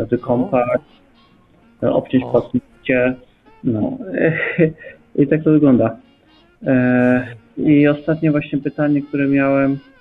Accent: Poznań, Greater Poland Voivodeship, Poland; now in Warsaw, Poland; Ja z Poznania przyjechałem, mówili, że jakimś słoikiem jestem

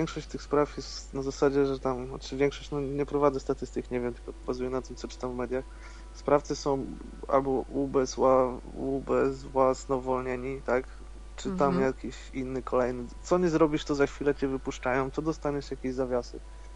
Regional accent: Gdańsk, Pomeranian Voivodeship, Poland; Znaczy jestem z Gdańska

